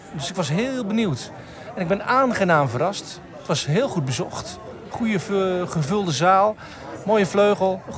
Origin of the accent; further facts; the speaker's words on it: Tholen, Zeeland, Netherlands; Ik kom uit Tolen, zeker.